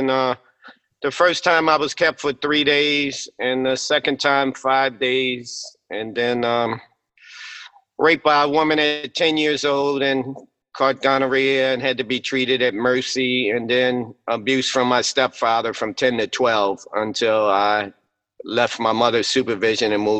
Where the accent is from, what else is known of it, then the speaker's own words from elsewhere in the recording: Baltimore, Maryland, United States; I grew up in East Baltimore, Baltimore City. I was born on Park Avenue down near Chinatown and basically lived in East Baltimore most of my life.